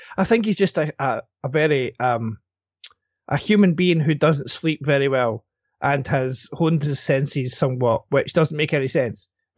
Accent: Scotland, United Kingdom; I'm Scottish

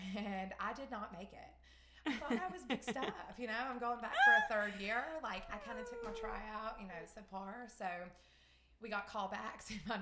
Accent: Kentucky, United States; moved away as an adult; now in Mississippi, United States; and I was born and raised in Kentucky. And I was like, let me go see the world.

